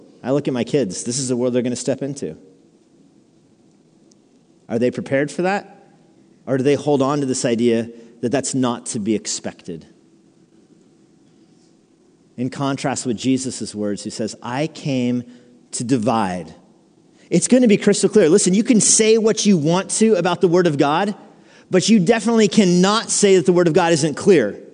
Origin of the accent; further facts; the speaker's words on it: New Mexico, United States; well, I'm from New Mexico.